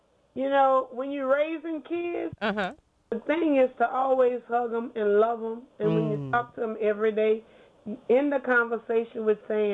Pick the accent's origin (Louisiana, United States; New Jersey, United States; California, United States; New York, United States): Louisiana, United States; Ville Platte; My mother's family is from Lake Charles, but I'm originally from Ville Platte, and my parents still live in Ville Platte.